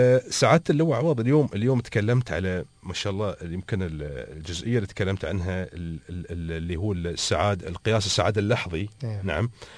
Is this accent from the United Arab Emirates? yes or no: yes; United Arab Emirates; عندنا في الإمارات